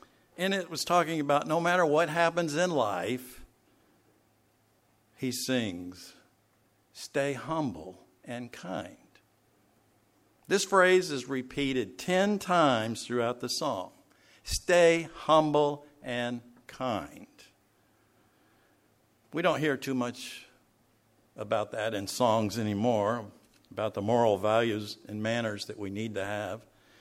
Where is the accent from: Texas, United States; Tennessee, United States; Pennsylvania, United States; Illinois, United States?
Tennessee, United States; Not the kind of music that I grew up with as a kid, growing up in East Tennessee